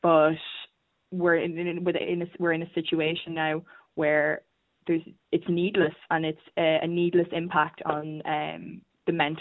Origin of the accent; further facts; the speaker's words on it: Donegal, Ulster, Ireland; I'm from Donegal, so there was no way that I would be able to have commuted if we were on campus.